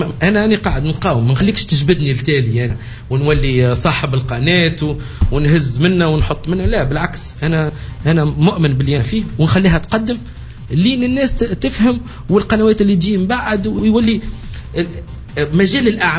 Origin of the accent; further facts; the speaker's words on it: Tunisia; أنا تونسي